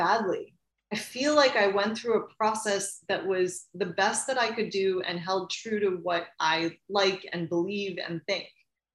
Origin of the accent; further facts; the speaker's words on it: United States; born there; So I was born in the United States. Both my parents were born in India